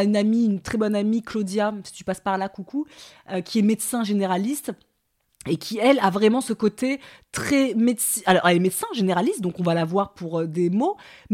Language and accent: French; Paris, Île-de-France, France; en tant que parisienne